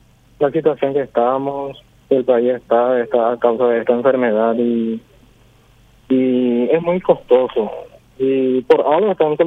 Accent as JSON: {"language": "Spanish", "town": "Minga Guazú", "region": "Alto Paraná", "country": "Paraguay", "said": "yo soy de Minga Guazú"}